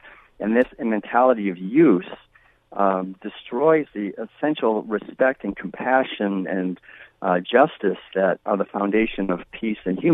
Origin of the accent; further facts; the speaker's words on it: New England, United States; Because I was raised in New England, actually, back in the 1950s, eating the usual meals, and I never questioned it because it was so pervasive.